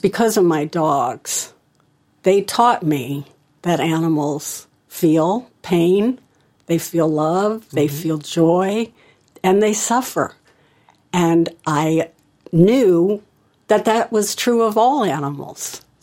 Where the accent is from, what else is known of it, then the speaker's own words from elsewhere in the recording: St. Louis, Missouri, United States; I grew up in St. Louis, and my parents were very much philanthropists, but for humans.